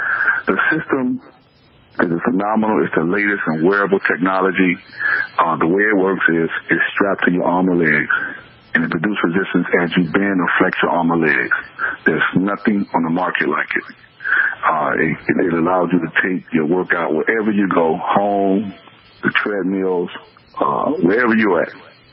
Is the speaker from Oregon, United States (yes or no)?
no; Chicago, Illinois, United States; I'm born and raised in Chicago. Born and raised on the streets of Chicago by a single mom who raised me with strong disciplinary values and a strong, value of respect.